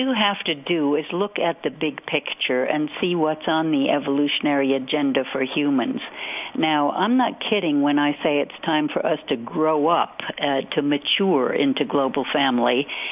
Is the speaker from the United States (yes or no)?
yes; New York, United States; I'm an old Hudson River girl. I grew up on the Hudson.